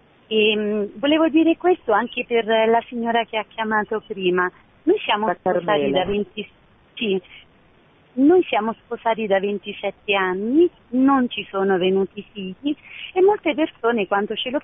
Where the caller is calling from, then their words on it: Amatrice, Lazio, Italy; siamo da Amatrice.